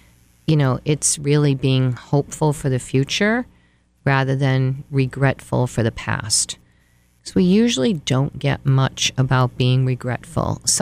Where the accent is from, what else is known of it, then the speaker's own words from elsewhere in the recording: Connecticut, United States; And I'm a licensed marriage and family therapist. And I've been licensed in the state for about 30 years, and I've lived here in Connecticut for my whole life.